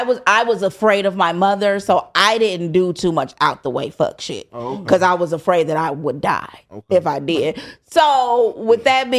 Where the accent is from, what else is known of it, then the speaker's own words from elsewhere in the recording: Chicago, Illinois, United States; I find a lot of men and they like are intrigued by the fact that I'm from Chicago.